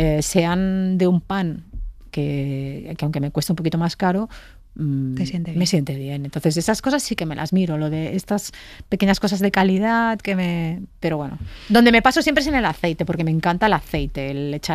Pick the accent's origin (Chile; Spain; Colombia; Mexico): Spain; Catalonia; Yo soy catalana